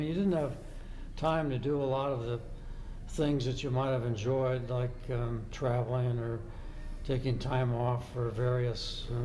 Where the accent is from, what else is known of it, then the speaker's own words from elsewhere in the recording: Iowa City, Iowa, United States; born there; I was born in 1936 in Iowa City, Iowa.